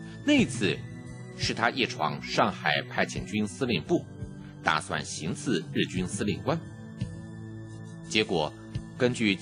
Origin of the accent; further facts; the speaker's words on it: Yangzhou, Jiangsu, China; 我的家乡扬州当时也是沦陷区之一